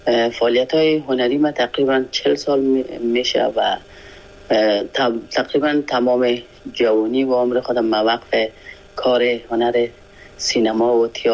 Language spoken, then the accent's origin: Persian; Afghanistan; now in France; یک 5 روز 6 روز بعد از او از افغانستان برآمدم، فرانسه آمدم